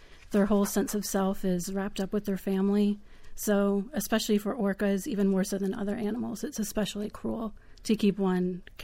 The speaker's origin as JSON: {"language": "English", "region": "Florida", "country": "United States", "tie": "born or raised there", "said": "Right. I grew up in South Florida."}